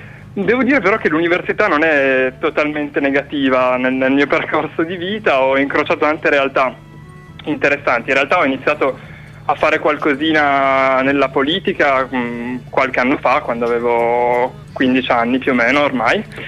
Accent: Turin, Piedmont, Italy; ho 23 anni, sono di Torino

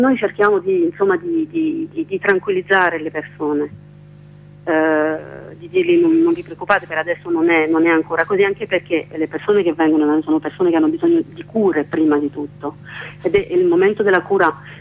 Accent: France; Italian is a second language; now in Italy; Io sono straniera anch'io, anche se insomma sono francese, io sono venuta qui negli anni 80

